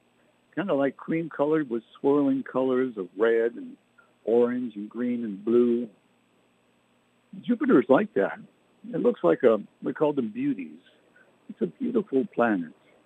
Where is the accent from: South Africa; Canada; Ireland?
Canada; I did, as a boy growing up in Canada.